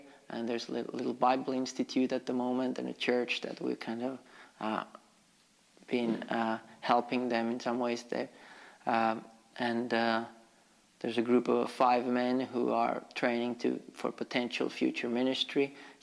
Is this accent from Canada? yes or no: no; Finland; I grew up in Finland, born here, and I did not grow up in a Christian family